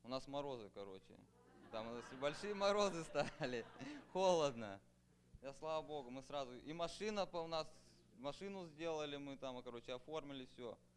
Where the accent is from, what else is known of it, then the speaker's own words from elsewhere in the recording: Colville, Washington, United States; я из Колвилла.